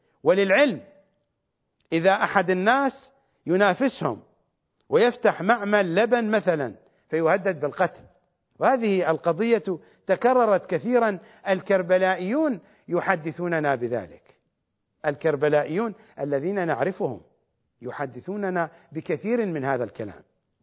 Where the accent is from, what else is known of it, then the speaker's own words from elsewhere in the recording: Iraq; accent: Iraqi; ونحن نقول بلهجتنا العراقية الكعك